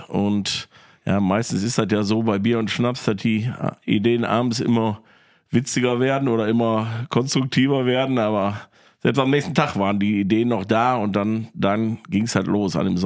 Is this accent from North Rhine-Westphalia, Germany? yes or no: yes; Krefeld, North Rhine-Westphalia, Germany; Ich komme aus Krefeld oder wir kommen aus Krefeld, wie der Name Krefelder Fuchsfalle ja schon sagt.